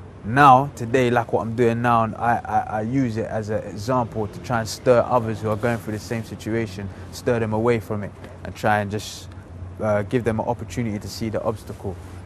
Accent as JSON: {"language": "English", "region": "London", "country": "United Kingdom", "tie": "born or raised there", "said": "I lived in a neighborhood. I grew up in Chalk Hill Estate."}